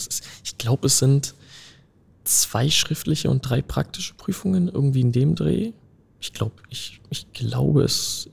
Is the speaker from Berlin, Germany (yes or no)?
yes; Berlin, Germany; Ich bleibe in Weißensee. Da bin ich bin in Friedrichshain geboren, also im Krankenhaus Friedrichshain. Aber seitdem ich denken kann, wohne ich und lebe ich in Weißensee. Und da bleibe ich auch.